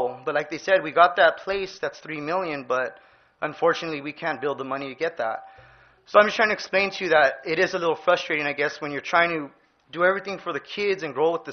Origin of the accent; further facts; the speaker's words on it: West Covina, California, United States; I grew up in West Covina. I love West Covina. I went to Monta Vista. I went to Edgewood right here.